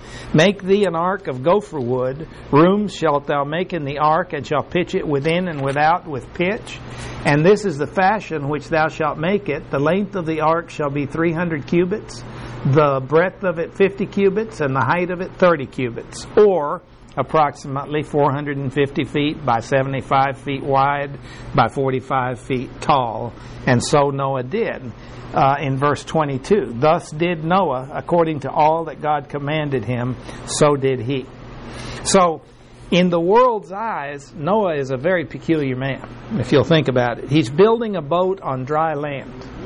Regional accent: Texas, United States; born there; And I was born in Texas.

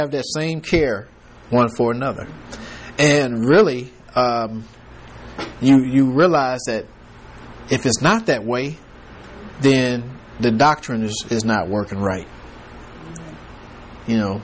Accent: Detroit, Michigan, United States; when I came here from Detroit, and we had a loving church back in Detroit

